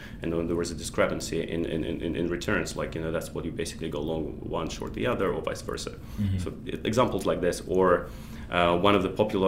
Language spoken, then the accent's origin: English; Krasnoyarsk, Krasnoyarsk Krai, Russia; I grew up in Siberia, and as everyone in Siberia, you study either computer science or math.